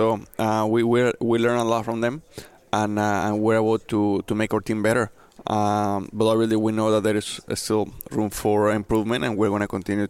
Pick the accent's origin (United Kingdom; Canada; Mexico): Mexico; English is a second language; moved away; the fact that I was born and raised in Mexico. The fact that when I came to this country, I didn't even speak English.